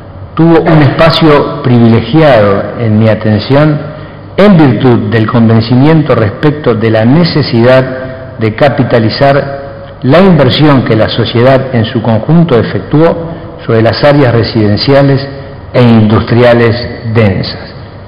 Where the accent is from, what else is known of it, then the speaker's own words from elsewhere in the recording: Montevideo, Uruguay; como montevideano en primer término